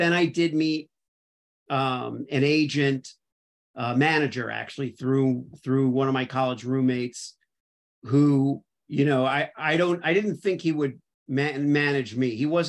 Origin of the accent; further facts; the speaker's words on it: Miami Beach, Florida, United States; Okay, well, growing up in Miami Beach was kind of idyllic. In the sense that I didn't know anything else.